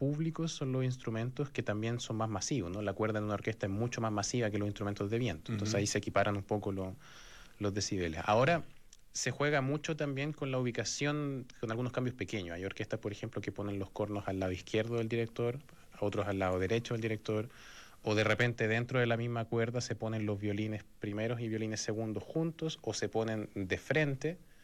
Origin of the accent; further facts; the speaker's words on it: San Vicente de Tagua Tagua, Chile; born there; dirigía la orquesta de niños en San Vicente de Tahuatahua, que es de donde yo nací.